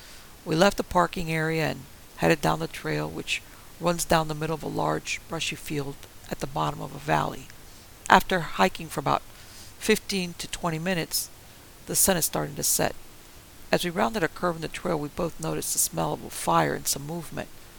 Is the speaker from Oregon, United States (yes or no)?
yes; Portland, Oregon, United States; I grew up around Portland, Oregon.